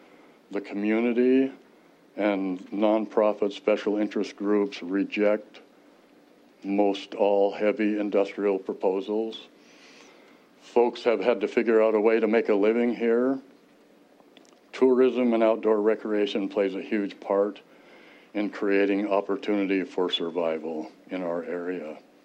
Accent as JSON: {"language": "English", "region": "Montana", "country": "United States", "said": "I am from Park County, Montana."}